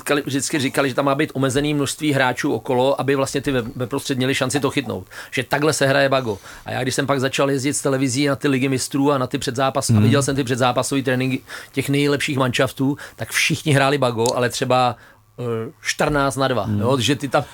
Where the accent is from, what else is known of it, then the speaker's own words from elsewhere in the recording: Liberec, Liberec Region, Czechia; je potřeba říct, že já jsem z Liberce, to znamená, já to vrchem mám 100 kilometrů.